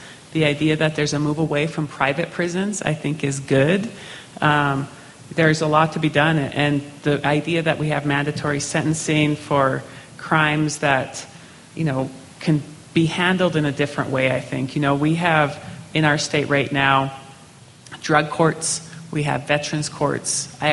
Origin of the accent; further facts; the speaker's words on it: Browning, Montana, United States; I grew up in Browning, and we have areas around the country that have very high poverty